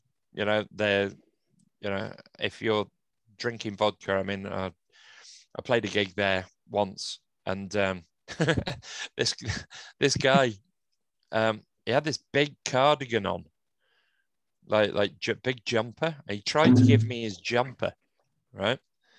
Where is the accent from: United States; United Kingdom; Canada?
United Kingdom; England; I'm from England.